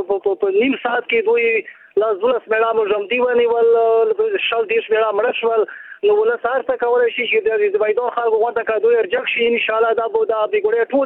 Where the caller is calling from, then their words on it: Jaji Maidan, Khost, Afghanistan; زه د خوست ولایت د ځاځي میدان ولسوالۍ نه تاسو ته په اړیکه کې